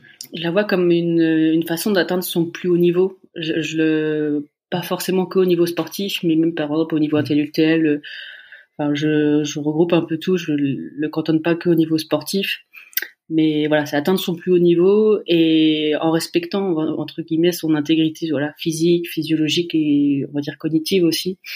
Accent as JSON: {"language": "French", "town": "Laval", "region": "Pays de la Loire", "country": "France", "said": "donc je suis rentrée chez moi. Donc, moi je suis de la Mayenne, je suis de Laval."}